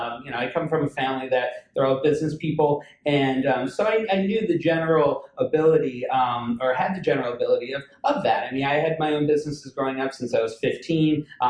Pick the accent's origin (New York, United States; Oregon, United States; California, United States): New York, United States; Buffalo; I grew up not far from Binghamton. I grew up in Western New York in the Buffalo area.